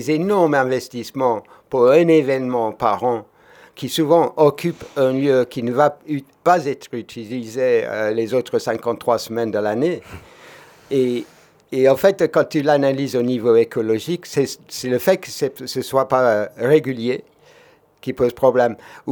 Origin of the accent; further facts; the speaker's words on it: Occitanie, France; je viens de l'Ariège, j'ai passé 15 ans là-bas.